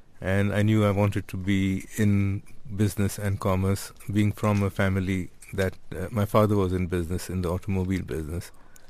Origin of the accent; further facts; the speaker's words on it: Karachi, Sindh, Pakistan; born there; Yes, that's right. I was born in Karachi, Pakistan, and I did my early education there.